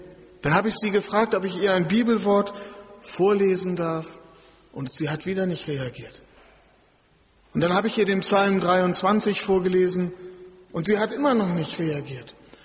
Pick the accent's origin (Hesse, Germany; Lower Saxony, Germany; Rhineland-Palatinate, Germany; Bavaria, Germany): Lower Saxony, Germany; Ich habe Ihnen gesagt bei der Vorstellung, ich bin Ostfriese.